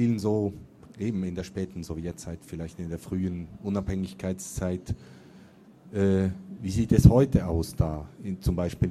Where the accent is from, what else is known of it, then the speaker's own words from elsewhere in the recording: Switzerland; ich komme aus der Schweiz ursprünglich